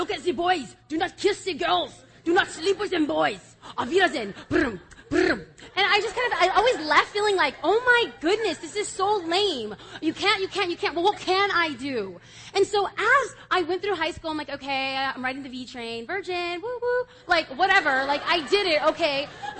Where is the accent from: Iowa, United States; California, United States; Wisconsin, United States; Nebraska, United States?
California, United States; Los Angeles; I am from Los Angeles.